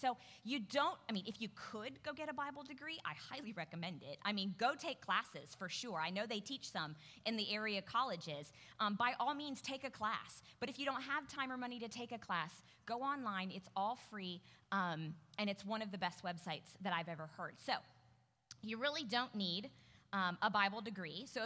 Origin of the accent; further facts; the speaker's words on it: Cedarville, Ohio, United States; And I grew up in Cedarville where the university was.